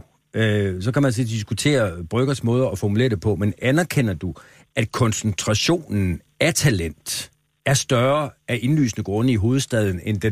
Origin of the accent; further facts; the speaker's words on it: Aarhus, Central Denmark Region, Denmark; Og jo, kommer vi begge to fra Aarhus